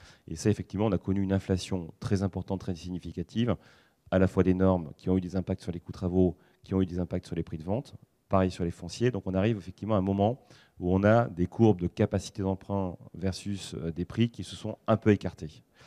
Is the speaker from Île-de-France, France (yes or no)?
no; Bordeaux, Nouvelle-Aquitaine, France; Moi, je viens de la ville de Bordeaux